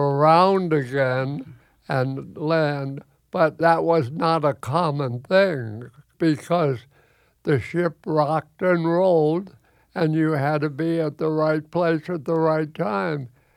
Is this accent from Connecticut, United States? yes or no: yes; New Haven, Connecticut, United States; I lived right by the water growing up in New Haven, Connecticut, had my little boat.